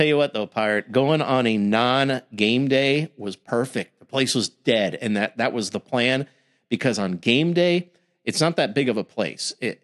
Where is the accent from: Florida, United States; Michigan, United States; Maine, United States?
Florida, United States; I was like, no, actually I'm from Florida.